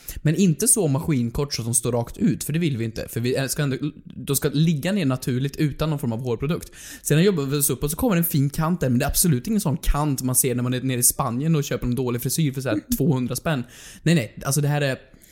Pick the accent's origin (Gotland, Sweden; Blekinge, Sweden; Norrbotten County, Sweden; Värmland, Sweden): Värmland, Sweden; Hemma i Värmland.